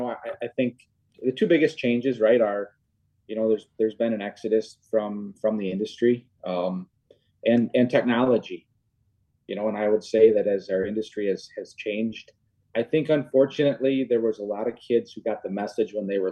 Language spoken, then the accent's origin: English; Michigan, United States; born there; I was born in Michigan. My grandparents had a dairy farm